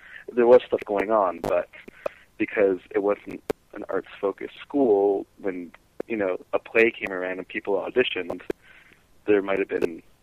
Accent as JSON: {"language": "English", "town": "Richmond Hill", "region": "Ontario", "country": "Canada", "tie": "born or raised there", "said": "Literally 5 minutes away is Richmond Hill, and that's where I grew up. I grew up in Richmond Hill in Toronto, Ontario, Canada."}